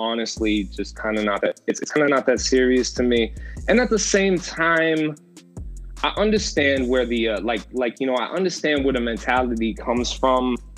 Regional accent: Philippines; I'm Filipino. My dad's from the Philippines.

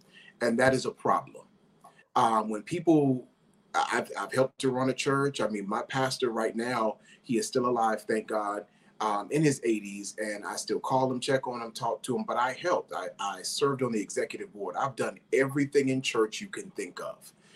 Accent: Windsor, Connecticut, United States; now in Charlotte, United States; My hometown is originally from Windsor, Connecticut, which is right outside of Hartford. But I currently reside in my home now. I live in Charlotte, North Carolina.

